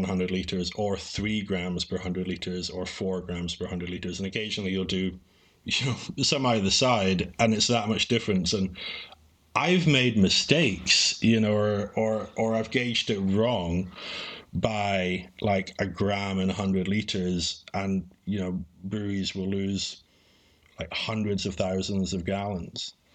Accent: Scotland, United Kingdom; And I'm a Scotsman, so I'm thrifty.

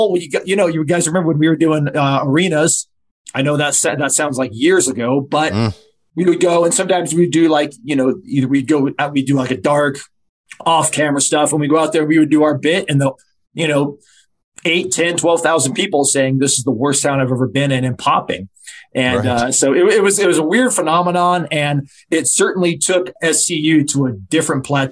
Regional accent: California, United States; You know, we're all guys from Southern California, so we're climatized. So everywhere's cold to us.

